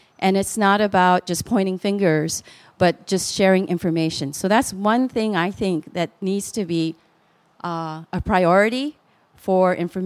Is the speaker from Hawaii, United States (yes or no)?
yes; Kauai, Hawaii, United States; also born or lived in mainland United States; from Lawai. I'm from Kauai, but then I also lived on the mainland, and we're living back here on Kauai again.